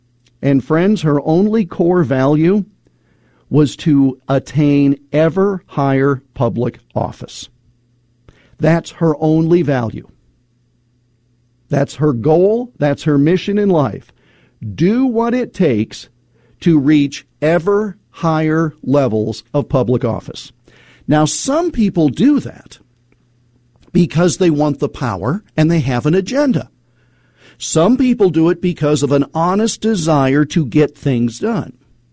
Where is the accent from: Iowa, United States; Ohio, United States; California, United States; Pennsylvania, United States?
Iowa, United States; the Attorney General of the state of Iowa, my home state